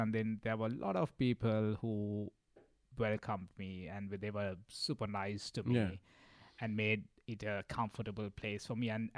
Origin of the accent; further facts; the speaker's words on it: Sri Lanka; Well, I didn't have any exposure growing up in Sri Lanka.